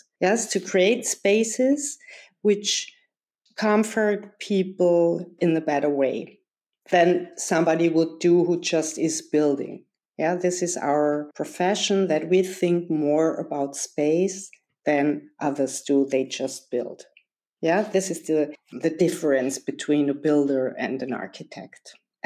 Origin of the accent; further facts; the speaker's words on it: Vienna, Austria; Well, I'm an architect from Vienna